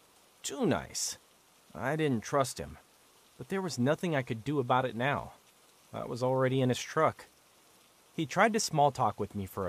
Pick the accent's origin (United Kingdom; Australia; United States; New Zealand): United States; Riverside, California; Besides, I grew up in Riverside, and I'd literally never seen anyone hitchhike in real life before.